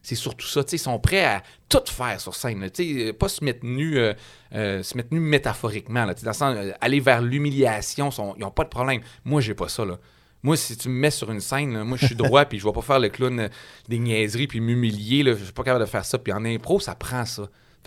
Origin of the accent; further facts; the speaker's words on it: Jonquière, Quebec, Canada; moi, je viens du Saguenay, je viens de Jonquière.